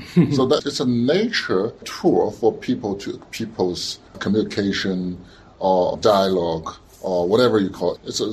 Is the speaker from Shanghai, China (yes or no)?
yes; Shanghai, China; All grew up in China, in Shanghai mostly.